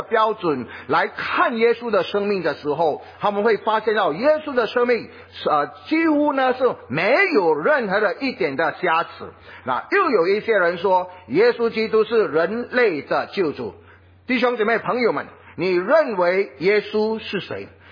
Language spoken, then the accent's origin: Chinese; Fujian, China; 我是福建人，我的教会是福建教会。